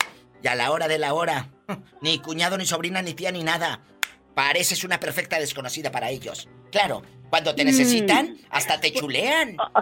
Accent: Tamaulipas, Mexico; Es que estaba hablando con un chico de mi tierra, de Tamaulipas

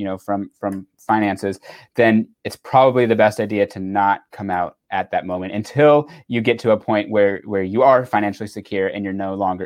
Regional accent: California, United States; I remember I was probably like 8 or 9 years old growing up in California when they had Prop 8

